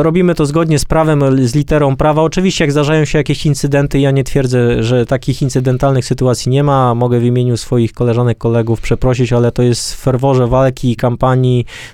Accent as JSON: {"language": "Polish", "town": "Łomża", "region": "Podlaskie Voivodeship", "country": "Poland", "said": "Ja pochodzę z Łomży, Łomża w sercu"}